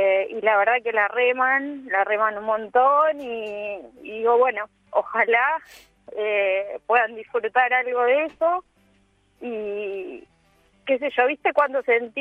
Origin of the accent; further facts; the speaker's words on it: Temperley, Buenos Aires Province, Argentina; now in Tristán Suárez, Argentina; Yo somos de Temperley, yo ahora vivo en Tristán Suárez.